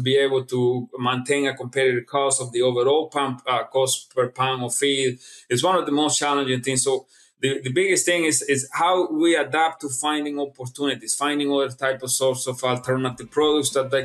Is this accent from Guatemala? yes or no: yes; Guatemala; also born or lived in Honduras; now in United States; So born and raised in Guatemala, went to college in Honduras right after college.